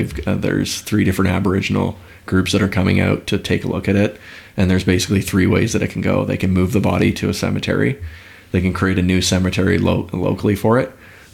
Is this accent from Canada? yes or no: yes; St. Catharines, Ontario, Canada; So I grew up in St. Catharines, basically lived there until the end of high school, moved to Ottawa